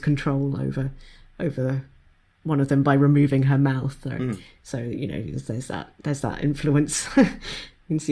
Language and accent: English; United Kingdom; I think as British millennials, it's just very, it's very in there for us.